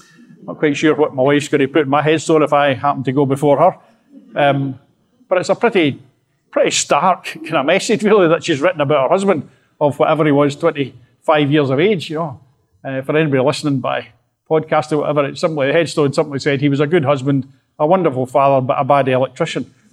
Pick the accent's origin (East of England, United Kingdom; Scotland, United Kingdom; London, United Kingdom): Scotland, United Kingdom; Ayr; I come from Ayr and worship at a church down in Ayr, a place called Riverside these days.